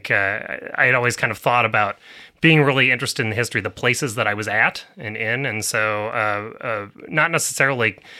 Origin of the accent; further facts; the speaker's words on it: Bozeman, Montana, United States; Sure. Yeah, so I grew up in Montana. I'm from Bozeman, Montana, which is a pleasant little college town, which has now grown quite a bit since I originally grew up there.